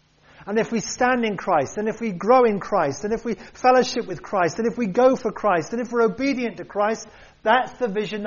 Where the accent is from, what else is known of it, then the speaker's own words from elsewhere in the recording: United Kingdom; We're very British, aren't we, at times?